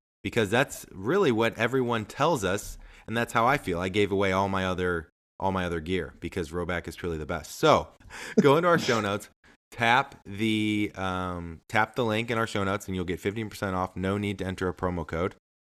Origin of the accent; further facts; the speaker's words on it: St. Louis, Missouri, United States; I got my partner in crime, our other co-host, Matt Cermak, coming in from my hometown. He's in St. Louis.